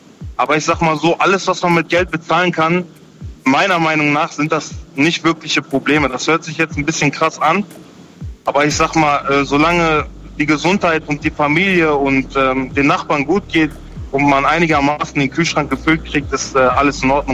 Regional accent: North Rhine-Westphalia, Germany; Also ich komme aus dem Ruhrgebiet, bei uns ist das ein bisschen anders

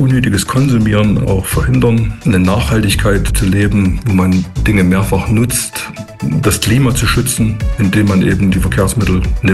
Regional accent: East Germany, Germany; Ich bin ja ein Kind der Wende und habe erlebt, wie tatsächlich ganze Landschaften, die damals in der DDR schwer geschädigt waren, wieder in Gang kamen.

